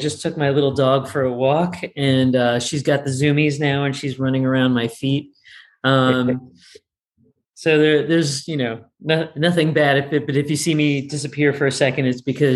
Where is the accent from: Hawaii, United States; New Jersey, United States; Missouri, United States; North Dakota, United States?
New Jersey, United States; moved away; I came out here from New Jersey. I followed my heart.